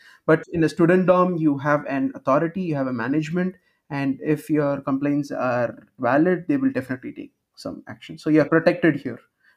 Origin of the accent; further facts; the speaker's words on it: Chennai, Tamil Nadu, India; English is a second language; moved away as an adult; now in Berlin, Delaware, United States; I come from India. More specifically, I come from South India, from a city called Chennai. And I came to Berlin for my master's studies.